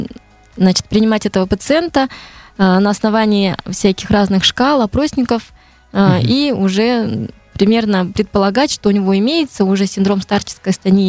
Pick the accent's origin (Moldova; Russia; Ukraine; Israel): Russia; Novaya Zarya, Zabaykalsky Krai; born there; now in Irkutsk, Russia; Я родилась в Забайкальском крае, Читинская область, Анонский район, село Новая Заря. В 24 года я поступила в Бурятский государственный университет на лечебное дело.